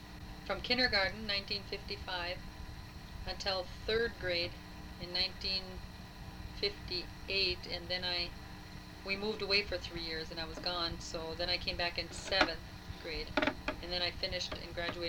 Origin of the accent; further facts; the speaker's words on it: Ishpeming, Michigan, United States; born there; I was born in Ishpeming, Michigan, and I was born in at Bell Memorial Hospital in September 30th, 1950.